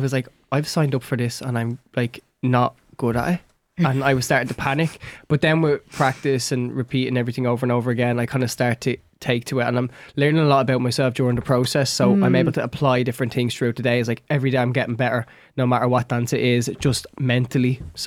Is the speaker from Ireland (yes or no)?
yes; Tallaght, Leinster, Ireland; because I grew up in Tallaght, I never had the accent that everyone else had. I was a little bit different.